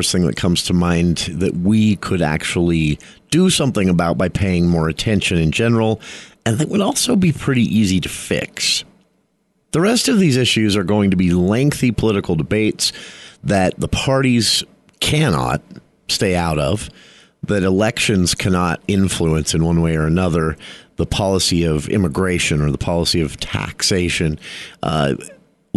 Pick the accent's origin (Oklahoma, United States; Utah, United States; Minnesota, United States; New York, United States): Utah, United States; There was an event that happened here in my home state. For those listening outside of Utah